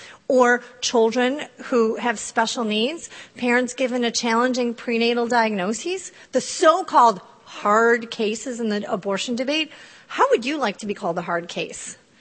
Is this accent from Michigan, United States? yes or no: yes; Michigan, United States; I'm from Michigan, where we've never had a rape exception because they save them all.